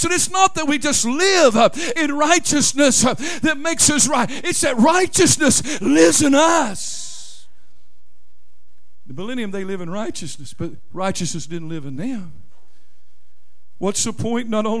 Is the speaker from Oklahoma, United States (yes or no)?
yes; Oklahoma, United States; I'm from Oklahoma. There's that rivalry there.